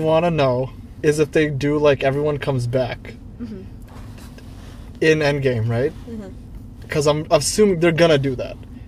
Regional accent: Canada; I'm a Canadian. We're representing Canadian on this.

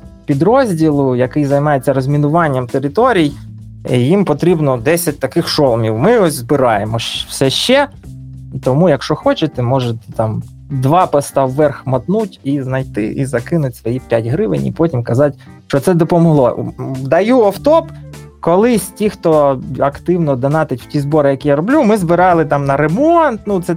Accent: Donbas, Ukraine; born there; also born or lived in Kharkiv; Бо, ну, я народився на Донбасі, жив в Харкові, тири-пири, оце все.

